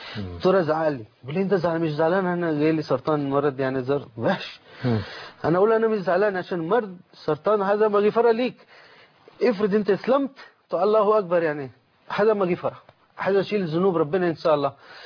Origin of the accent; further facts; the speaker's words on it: India; Arabic is a second language; now in Egypt; أنا من هند, لكن أنا لا بحب هند أكتر من مصر